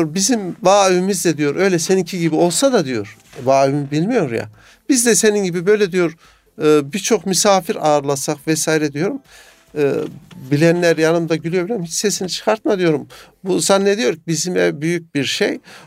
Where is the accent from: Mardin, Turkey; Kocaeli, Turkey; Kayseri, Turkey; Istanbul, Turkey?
Kayseri, Turkey; Sen nerelisin dedi. İkinci soru. Kayserliyim.